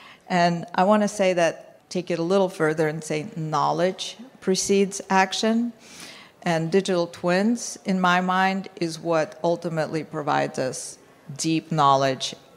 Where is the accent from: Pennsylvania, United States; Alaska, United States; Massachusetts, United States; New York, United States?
Massachusetts, United States; Boston; I'm from Boston, so